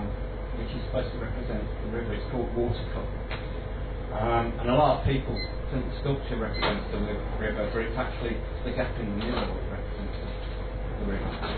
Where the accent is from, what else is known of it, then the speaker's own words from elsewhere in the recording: Birmingham, West Midlands, United Kingdom; born there; As Paul said, I was born in Birmingham and not Coventry, but I've never really had an affinity to Birmingham. And that's why I moved out, really.